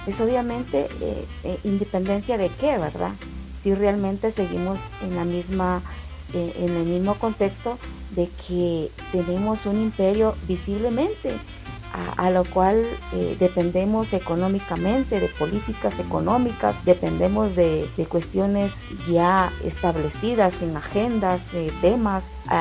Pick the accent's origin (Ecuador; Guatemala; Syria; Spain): Guatemala; como guatemaltecos, estamos conscientes